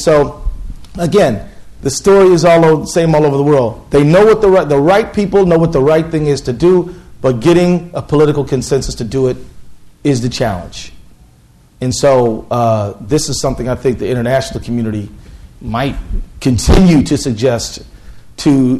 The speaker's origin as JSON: {"language": "English", "country": "United States", "said": "okay, I'm a American lawyer."}